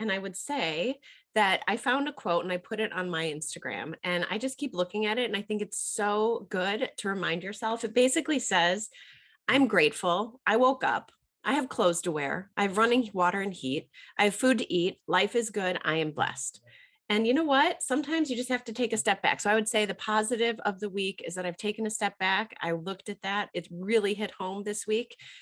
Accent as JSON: {"language": "English", "region": "Illinois", "country": "United States", "accent": "Chicago", "said": "if I sound more nasally and my voice is more annoying than my normal Chicago accent, it's for real."}